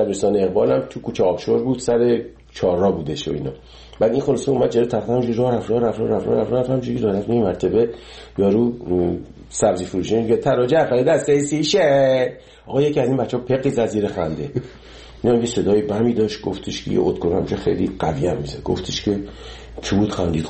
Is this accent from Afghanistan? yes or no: no; Iran; moved away; 30 سال 30 خورده سال که از ایران من اومدم بیرون